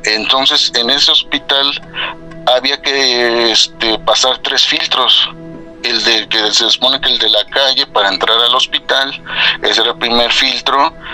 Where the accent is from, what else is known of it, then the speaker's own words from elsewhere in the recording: Coacalco, State of Mexico, Mexico; Soy de Coacalco, Estado de México.